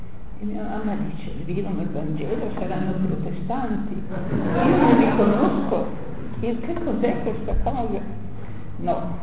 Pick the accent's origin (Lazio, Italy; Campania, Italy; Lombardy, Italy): Lombardy, Italy; Brescia; Io sono di Brescia